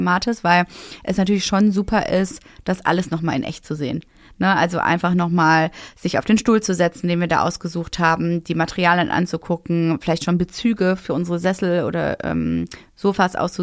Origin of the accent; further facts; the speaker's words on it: Essen, North Rhine-Westphalia, Germany; In meine alte Heimat. Ich komme ja aus Essen ursprünglich